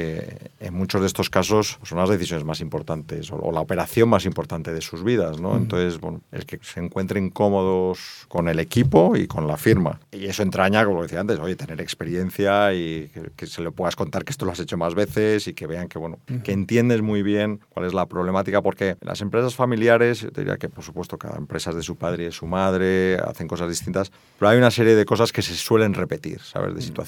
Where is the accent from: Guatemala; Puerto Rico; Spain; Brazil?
Spain; porque soy español no podemos hacer una serie de cosas